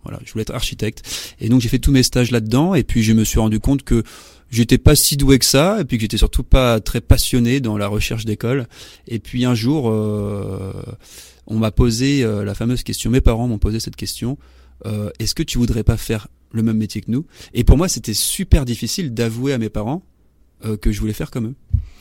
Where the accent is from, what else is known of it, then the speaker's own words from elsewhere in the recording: France; moved away as an adult; Il y en a une qui évoque beaucoup, qui évoque pour moi le moment où j'ai quitté la France, où j'ai quitté le berceau familial.